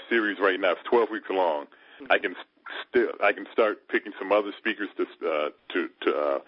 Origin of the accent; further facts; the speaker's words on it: Detroit, Michigan, United States; Good. I'm the guy from Detroit.